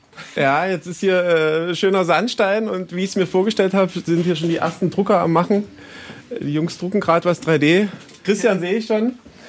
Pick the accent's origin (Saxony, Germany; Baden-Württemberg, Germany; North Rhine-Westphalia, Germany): Saxony, Germany; Bautzen; ich komme aus Bautzen, bin 38 Jahre und bin Tischlermeister, Inhaber einer Tischlerei.